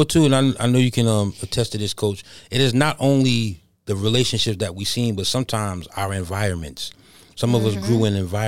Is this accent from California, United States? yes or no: no; New York, United States; You know, I'm from New York, so I had to grow up fighting.